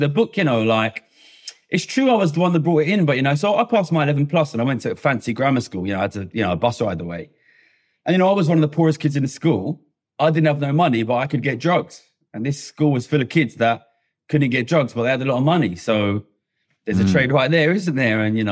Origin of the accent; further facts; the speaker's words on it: Ilford, London, United Kingdom; I grew up in Ilford, which is a kind of a East London, Essex contested territory, to a pretty poor family, to be honest. Small terraced house, backed up against the railway that went in from Essex into the city.